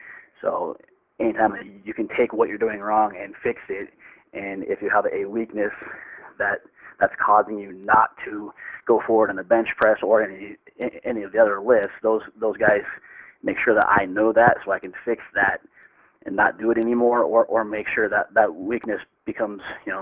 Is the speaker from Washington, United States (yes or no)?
yes; Spokane, Washington, United States; now in Reno, United States; I grew up in Spokane. I was training there, and then I ended up moving down to Reno.